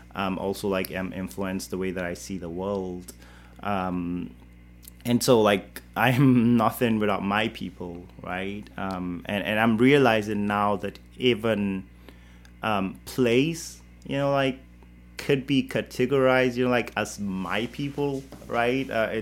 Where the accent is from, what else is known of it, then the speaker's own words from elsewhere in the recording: Nigeria; So and right now as a Nigerian, I, you know, like some of my writing also like incorporate some of those local words, right?